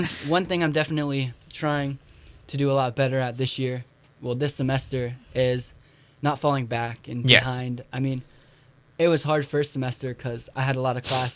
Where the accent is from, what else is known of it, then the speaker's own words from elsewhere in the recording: Ohio, United States; I mean, I'm from Northeast Ohio, so it's cold there too.